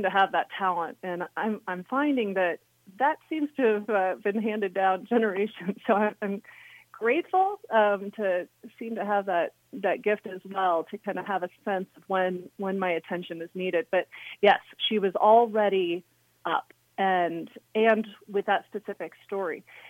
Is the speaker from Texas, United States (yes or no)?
yes; Houston, Texas, United States; I remember I grew up in Houston, Texas, and we had just pulled up to a gas station.